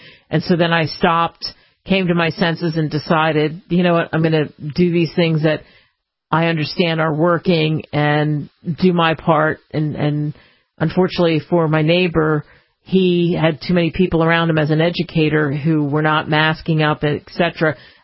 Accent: Philadelphia, Pennsylvania, United States; as they say, where I grew up in Philly

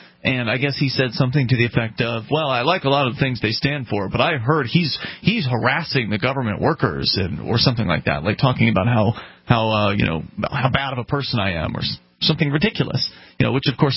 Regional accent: Keene, New Hampshire, United States; from Keene, blah, blah, blah.

